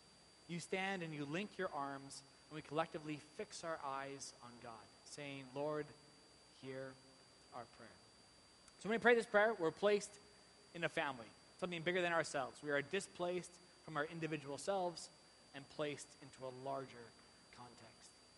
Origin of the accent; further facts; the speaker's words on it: Calgary, Alberta, Canada; I grew up in Calgary